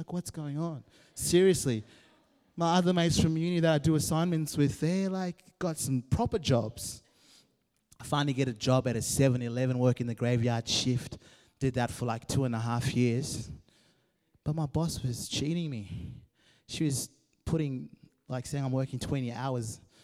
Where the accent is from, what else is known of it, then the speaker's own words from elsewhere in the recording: Zimbabwe; now in Australia; I've been in Australia as long as I grew up in Zimbabwe. So I'm Aussie too now. Call me a Zimbabwean Australian.